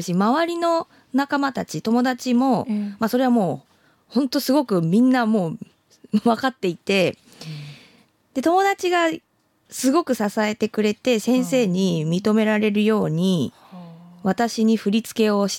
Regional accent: Joetsu, Niigata, Japan; born there; 当たり前のように上越で生まれたから上越に帰ってきて仕事をするっていうのが自分の中では当たり前だったので。

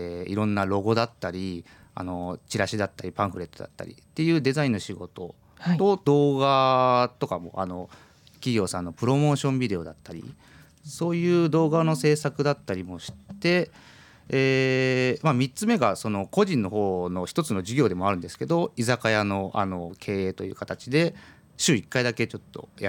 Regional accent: Hamamatsu, Shizuoka, Japan; あのずっと生まれも育ちも浜松 で、

